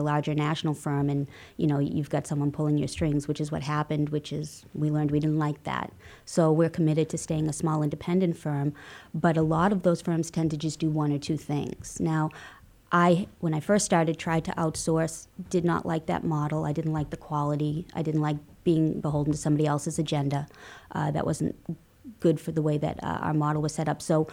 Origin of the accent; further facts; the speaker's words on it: Ireland; I call my agency Paris, not because I'm French. I'm not. I'm Irish.